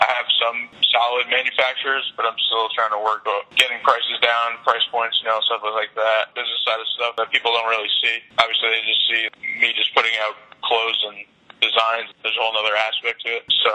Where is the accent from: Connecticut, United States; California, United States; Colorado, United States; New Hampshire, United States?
Connecticut, United States; West Haven; And then I just told him I was from West Haven, got him to wear it.